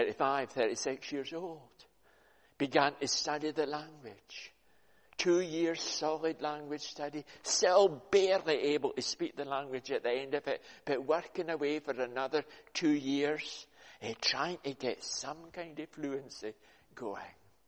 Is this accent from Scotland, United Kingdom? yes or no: yes; Scotland, United Kingdom; And I'm from Scotland.